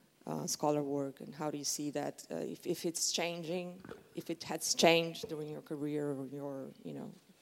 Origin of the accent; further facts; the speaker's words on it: Brazil; And I'm from Brazil